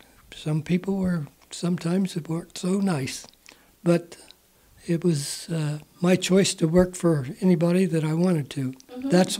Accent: Kentucky, United States; born there; I'm born American. Born in Kentucky in 1943.

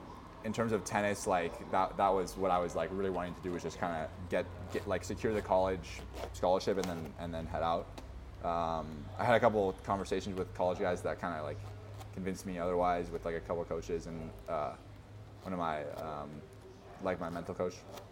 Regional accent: Altadena, California, United States; I grew up in LA, in Pasadena. Altadena, actually, to be exact.

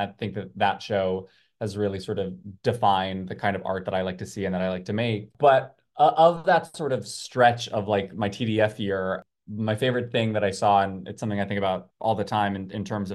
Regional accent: New York, United States; so I grew up on Long Island, so I was really close to the city.

